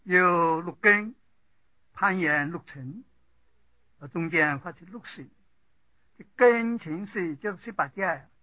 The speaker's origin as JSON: {"language": "Chinese", "country": "China", "said": "我们中国人知道中国的意念文字"}